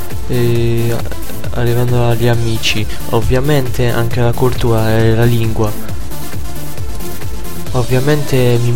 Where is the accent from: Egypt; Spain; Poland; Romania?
Poland; Szczecin, West Pomeranian Voivodeship; Italian is a second language; now in Italy; sono nato nel 93 a Stettino e sono polacco.